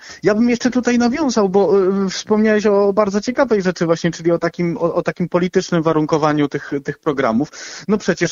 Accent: Cieszyn, Silesian Voivodeship, Poland; bo przywołujesz Cieszyn, czyli moje rodzinne miasto.

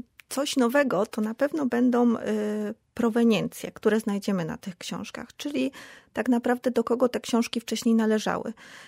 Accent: Kraków, Lesser Poland, Poland; jestem rodowitą krakowianką

